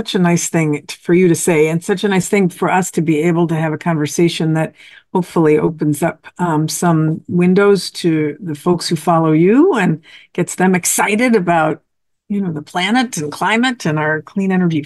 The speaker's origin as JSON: {"language": "English", "country": "Canada", "said": "I'm an immigrant from Canada."}